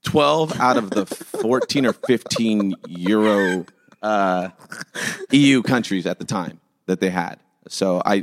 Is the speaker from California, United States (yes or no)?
yes; Sacramento, California, United States; I grew up in Sacramento, California.